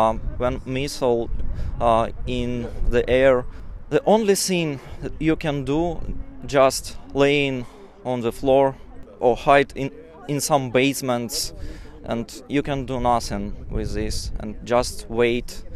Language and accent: English; Starobilsk, Luhansk Oblast, Ukraine; English is a second language; moved away as an adult; I came from Ukraine, Luhansk region, town Starobelsk. I moved here a little bit more than 1 month ago